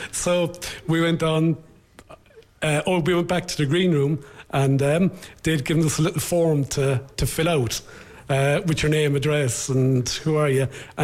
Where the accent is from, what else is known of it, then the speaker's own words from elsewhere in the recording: Cork, Munster, Ireland; And I said, yeah, and I'm from Cork.